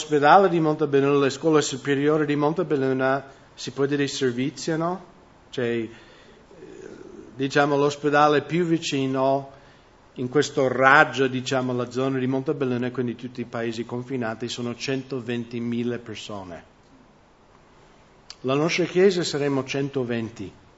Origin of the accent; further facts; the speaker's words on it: United States; also born or lived in Veneto; now in Italy; io ho vissuto più anni nel Veneto di qualunque altro posto nella mia vita. Perché quando ero piccolo in America mio padre cambiava lavoro spesso e ci traslocavamo. Ho vissuto più tempo qui di qualunque altro posto nel mondo. Quindi in un certo senso sono miso Veneto.